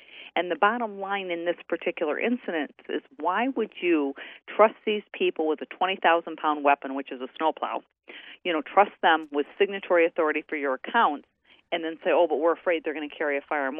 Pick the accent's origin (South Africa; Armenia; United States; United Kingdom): United States; Michigan; like I'm from Michigan, okay?